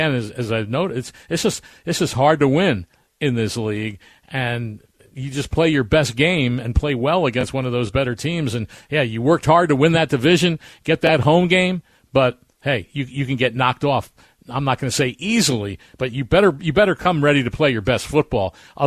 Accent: East, United States; also born or lived in St. Louis; I mean, I grew up in the East, so I was kind of a Penn State guy.

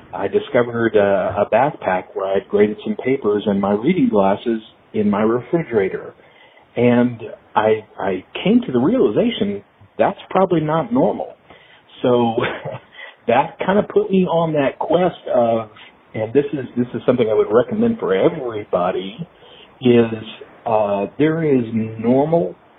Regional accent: Texas, United States; I grew up in Texas, and I learned to speak Spanish. Spanish is my secondary language. English is my primary.

